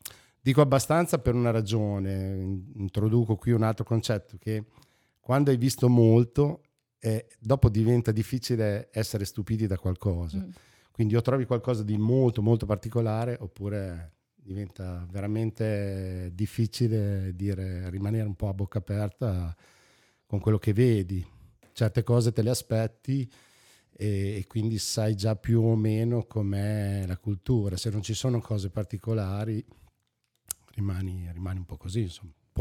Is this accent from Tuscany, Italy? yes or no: no; Sassuolo, Emilia-Romagna, Italy; come ha detto la Vale, e vengo da Sassuolo, provincia di Modena, si capisce un po' anche dall'accento che e dalle S.